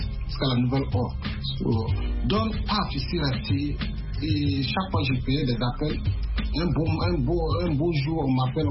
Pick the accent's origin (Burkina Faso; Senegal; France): Burkina Faso; moved away as an adult; now in United States; quand j'ai quitté Abidjan, quand j'étais arrivé au pays, au Burkina